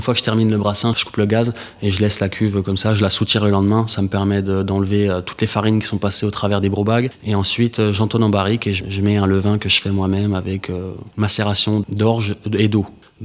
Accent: Besançon, Bourgogne-Franche-Comté, France; Je suis même pas alsacien. Je suis né à Besançon, donc je suis franc-comtois. Je suis ici depuis un moment

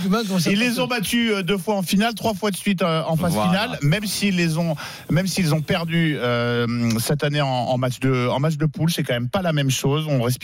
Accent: Bordeaux, Nouvelle-Aquitaine, France; Je suis de Bordeaux.

